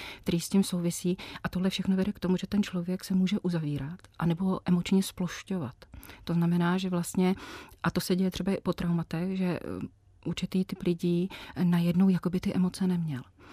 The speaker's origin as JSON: {"language": "Czech", "town": "Tábor", "region": "South Bohemian Region", "country": "Czechia", "said": "Jsou to táboráci, já pocházím z Tábora."}